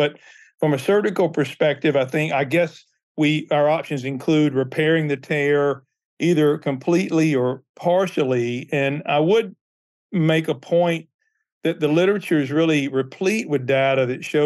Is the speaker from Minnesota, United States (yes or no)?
no; Mississippi, United States; also born or lived in New York; I was raised and educated in Mississippi, medical school residency, and then did a sports medicine fellowship at the Hospital for Special Surgery in New York.